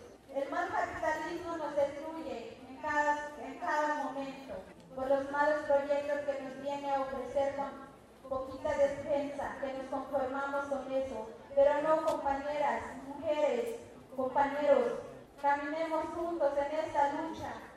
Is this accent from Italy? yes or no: no; Ocosingo, Chiapas, Mexico; first language Tseltal; Spanish is a second language; Compañeros, mi lengua es Cetal, no sé si escucharon, pero yo hablo Cetal, yo vengo de Hilo San Antonio, desde el municipio de Ocosingo, Chiapas.